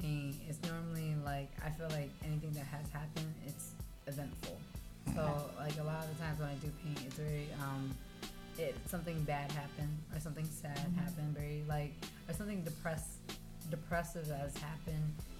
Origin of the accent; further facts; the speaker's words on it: Hartford, Connecticut, United States; also born or lived in Philadelphia; I'm from Hartford. Okay. I was raised in Hartford. I was born in Philly.